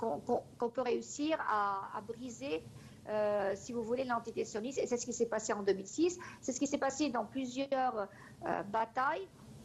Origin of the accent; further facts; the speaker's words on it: Lebanon; Moi, en tant que Libanais